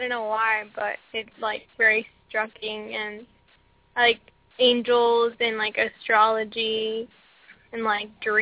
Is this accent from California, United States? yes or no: no; Washington, United States; Washington State.